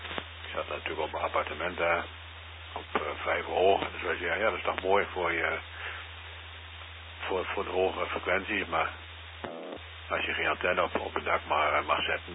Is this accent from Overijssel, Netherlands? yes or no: yes; Zwolle, Overijssel, Netherlands; now in India; Ik kom uit Zwolle van oorsprong.